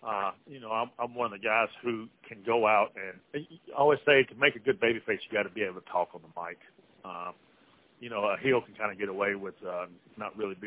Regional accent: the South, United States; definitely growing up in the South, you know, a big country music fan.

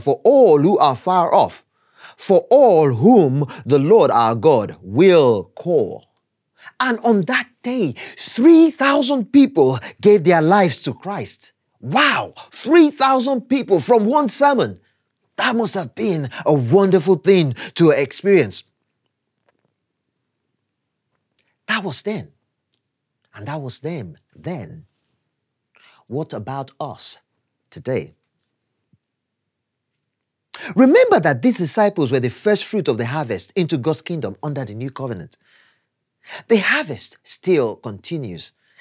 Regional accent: Nigeria; My wife and I are from different cultures. We are both from Nigeria, but from different cultures in Nigeria.

